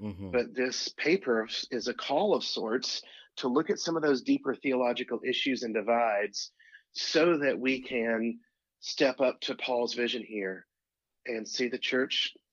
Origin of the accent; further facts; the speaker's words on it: Georgia, United States; I grew up in the Methodist tradition.